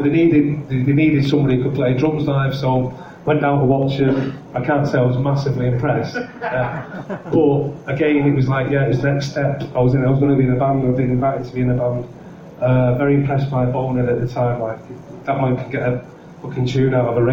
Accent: Manchester, North West England, United Kingdom; I'd go for all the members of … on this. I mean, none of us had money, but we were rich in love and life

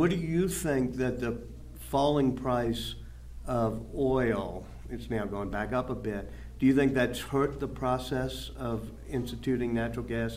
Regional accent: Louisiana, United States; I come from Louisiana. You know, I grew up watching them flare off natural gas

